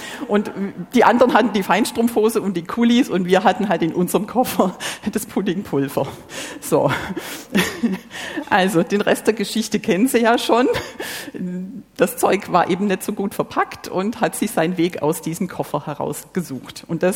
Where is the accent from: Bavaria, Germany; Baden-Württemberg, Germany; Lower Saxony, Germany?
Baden-Württemberg, Germany; Ich komme aus dem Schwäbischen, da sagt man das so.